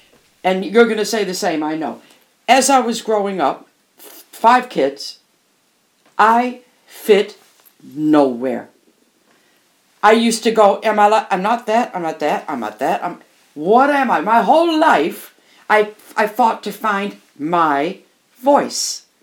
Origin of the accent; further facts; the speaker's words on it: Detroit, Michigan, United States; I come from Detroit. I was born on June 3rd, 1950